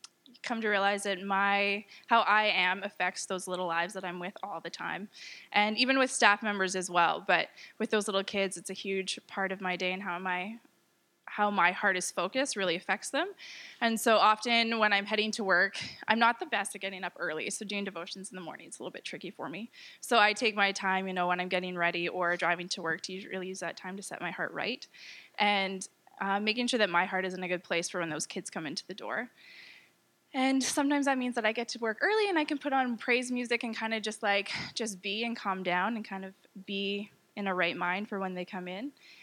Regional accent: British Columbia, Canada; So I grew up on Vancouver Island, and then I moved out here to come to school, and I became a teacher.

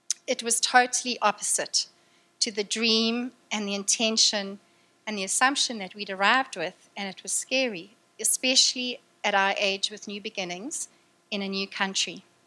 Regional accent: Durban, KwaZulu-Natal, South Africa; moved away; even here in the furthest place on earth from my hometown, Durban.

